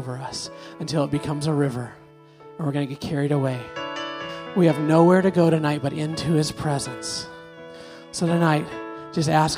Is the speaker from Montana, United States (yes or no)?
yes; Montana, United States; I grew up in Montana.